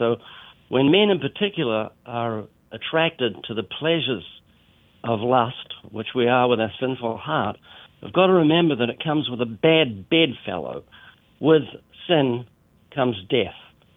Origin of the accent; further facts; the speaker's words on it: New Zealand; Ken's Australian, I'm New Zealander, and he expresses his love through insults.